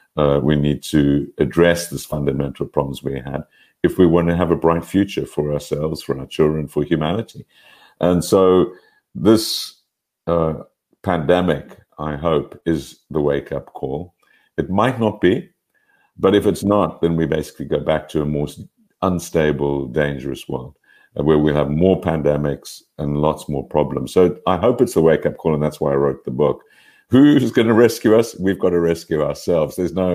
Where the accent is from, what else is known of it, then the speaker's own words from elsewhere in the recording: Pretoria, Gauteng, South Africa; born there; I was born in Pretoria, so I'm very much a South African product